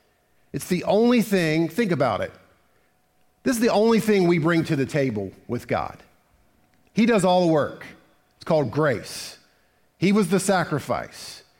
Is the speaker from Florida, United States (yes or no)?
no; Virginia, United States; Now, the correct pronunciation is Demas, but I'm a hillbilly from Virginia, so Demas.